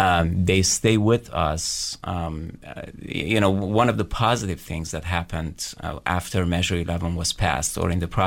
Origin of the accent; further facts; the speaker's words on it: Iran; moved away as an adult; now in United States; I grew up in Iran. I came here after high school to pursue higher education, and decided to stay primarily because I started a family.